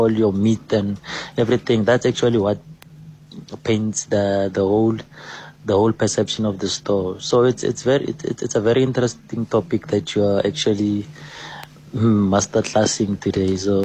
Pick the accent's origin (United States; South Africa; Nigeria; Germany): South Africa; Mamelodi, Gauteng; Hi, Azania … from Mamelodi.